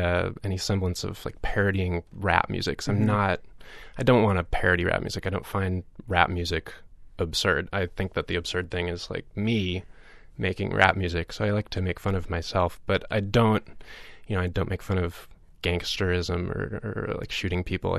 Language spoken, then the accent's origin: English; Berkeley, California, United States; I grew up in Berkeley, so I occasionally can't help myself and make protest songs.